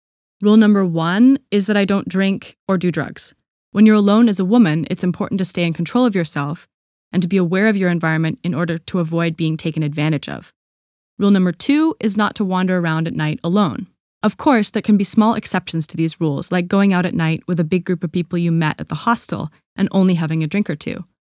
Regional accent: California, United States; I'm a 21-year-old woman from a small town in Northern California

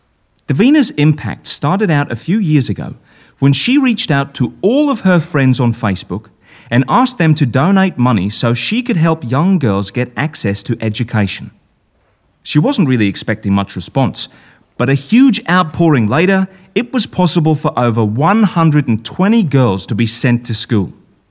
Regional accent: Melbourne, Victoria, Australia; I grew up in Melbourne, Australia, and I was one of those little kids that never, ever stopped asking why.

